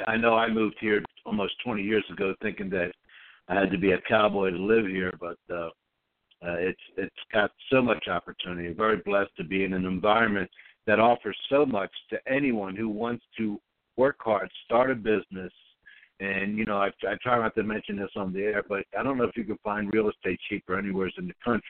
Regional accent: United States; sometimes being an American, we're so spoiled, we forget about the greatness of our country

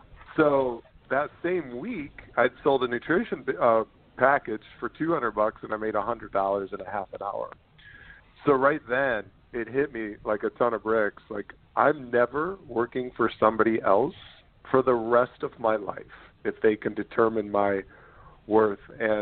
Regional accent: Ohio, United States; now in Michigan, United States; And I've lived here for about 20 years, and I grew up in Ohio near Cleveland.

